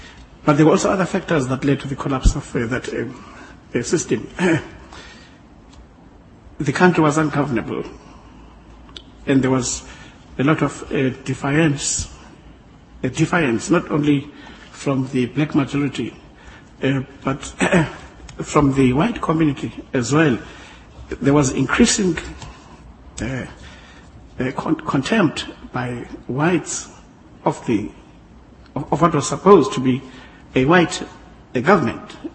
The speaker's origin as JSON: {"language": "English", "country": "South Africa", "tie": "born or raised there", "also_born_or_lived": "England", "said": "I was born in South Africa, I grew up there, and I received most of my education there. The only time I was out of the country was in 1993, 1994, when I went to study in England."}